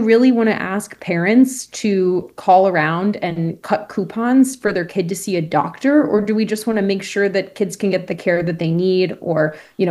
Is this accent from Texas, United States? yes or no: yes; Texas, United States; Certainly, I grew up in Texas, and this was happening even when I was a kid.